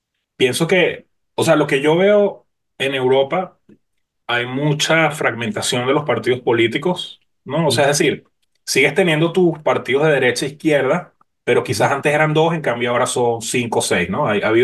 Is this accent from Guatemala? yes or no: no; Venezuela; quizás como venezolano